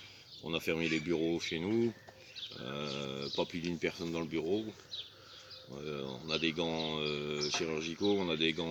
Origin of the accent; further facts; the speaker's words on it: France; now in Switzerland; Moi, je suis français